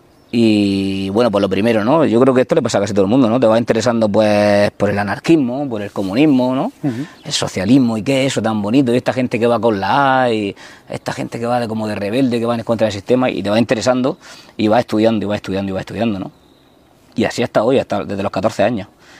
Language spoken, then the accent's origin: Spanish; Region of Murcia, Spain; yo crecí aquí en Los Barreros, un barrio que cuando yo era pequeño prácticamente habían puesto las calles porque eran hasta de tierra, 10 años antes.